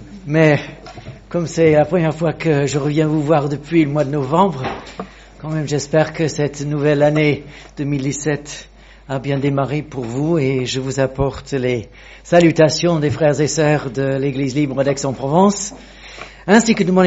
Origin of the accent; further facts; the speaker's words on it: United Kingdom; moi, je viens du Royaume-Uni.